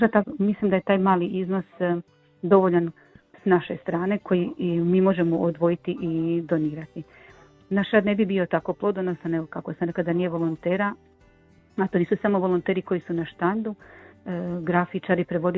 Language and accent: Croatian; Nova Gradiška, Brod-Posavina County, Croatia; Kako sam rodom iz Nove Gradiške i u to vrijeme tamo nije bilo volontera